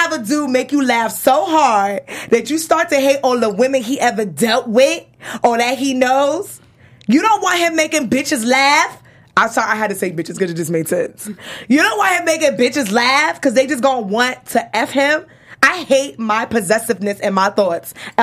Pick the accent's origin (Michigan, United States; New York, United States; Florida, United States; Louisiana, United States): New York, United States; Brooklyn; And can I just say, from those who from Brooklyn, I'm from Brooklyn.